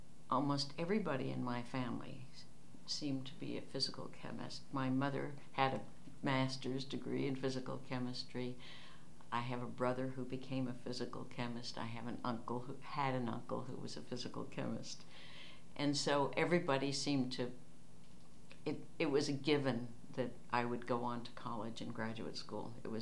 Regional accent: New York City, New York, United States; Yes, I was born in New York City at the Beth Israel Hospital in Manhattan. We lived in Queens, in Sunnyside, until I was 10.

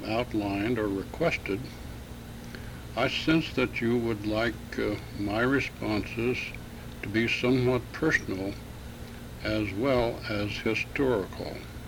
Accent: Oklahoma, United States; born there; I was born in Oklahoma, August the 23rd, 1902. In the country, on a farm

